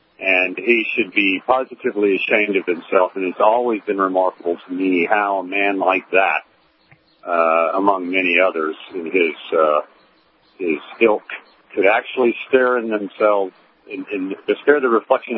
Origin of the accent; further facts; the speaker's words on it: United States; the fiat currency system, especially in America, being American